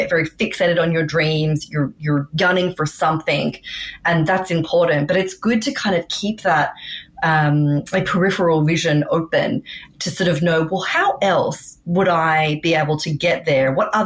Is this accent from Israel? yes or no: no; Australia; moved away as an adult; now in New York, United States; I'm Australian, but I live in New York. I moved here in 2009